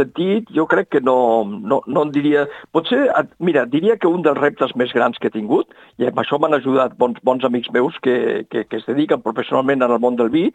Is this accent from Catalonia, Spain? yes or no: yes; Barcelona, Catalonia, Spain; El meu pare era alemà i vaig néixer allà a Barcelona, em vaig educar a l'escola alemana, però tinc arrels als dos llocs.